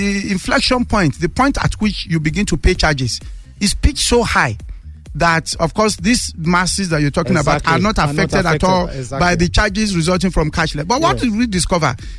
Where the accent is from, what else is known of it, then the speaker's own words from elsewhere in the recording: Nigeria; I grew up in Nigeria. All through my primary and secondary education, I carried coins to school.